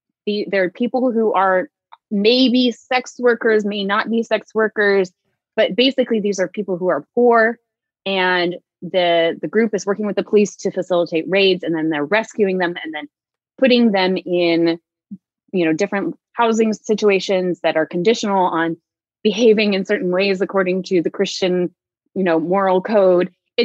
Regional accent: Visalia, California, United States; so I grew up in Central California in Visalia.

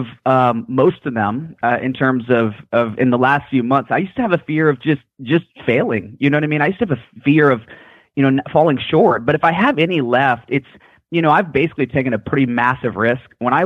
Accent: Anchorage, Alaska, United States; born there; I was born in Alaska and my mom, we're Alaskan native, and she had 19 brothers and sisters and adopted 4 more.

